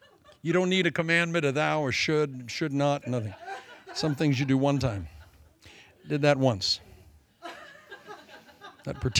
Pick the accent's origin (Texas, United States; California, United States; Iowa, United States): Iowa, United States; I was raised in Iowa, and you do not drink from a hose in Des Moines, Iowa, till you let that water flow out a bit